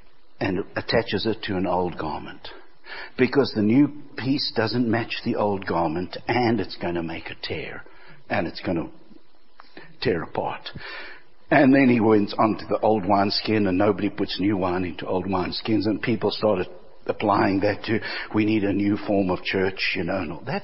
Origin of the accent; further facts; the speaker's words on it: Abbeville, Alabama, United States; When I was a kid and we grew up in Abbeville, Alabama